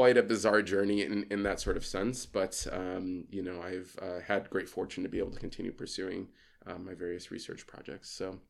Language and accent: English; Chicago, Illinois, United States; I went to school in Southern Illinois. I grew up in Chicago, went to school in Southern Illinois.